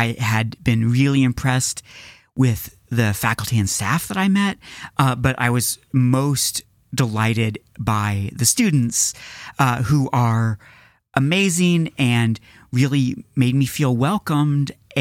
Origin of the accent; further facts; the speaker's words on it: Topeka, Kansas, United States; So I attended Washburn University for my undergrad, which is in Topeka. It was my hometown school.